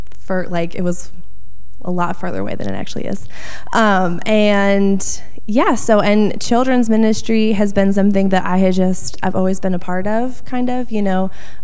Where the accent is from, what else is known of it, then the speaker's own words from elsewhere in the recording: Buffalo, New York, United States; So I grew up in Buffalo, born and raised, so Bills Mafia for life.